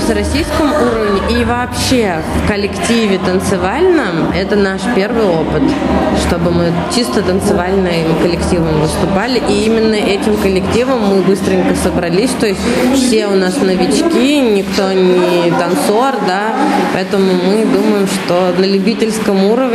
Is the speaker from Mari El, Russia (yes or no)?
yes; Mari El, Russia; я из Республики Мариэл.